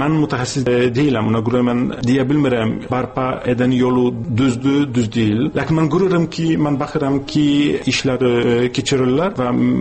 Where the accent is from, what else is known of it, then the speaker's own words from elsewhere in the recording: Jelenia Góra, Lower Silesian Voivodeship, Poland; mənim doğma şəhərim Yeleniyagurada